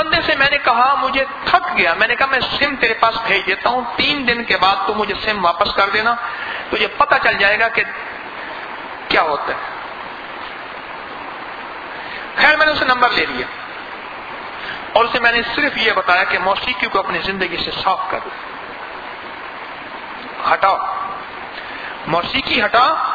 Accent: Karachi, Sindh, Pakistan; now in Dubai, United Arab Emirates; اصل میں کراچی کا ہوں لیکن مستقل رہائش میری جو ہے وہ دبئی میں ہے

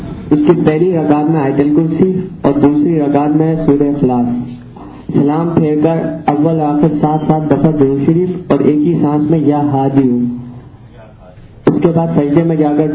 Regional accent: Karachi, Sindh, Pakistan; میں کراچی سے آیا ہوں.

